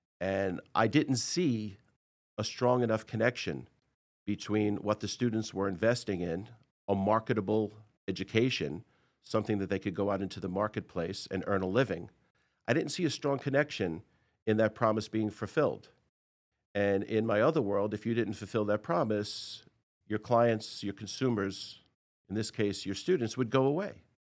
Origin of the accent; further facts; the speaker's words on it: Brooklyn, New York, United States; I'm a kid from Brooklyn. I was born in East New York, and I grew up on those streets, Brooklyn, Queens, and Manhattan.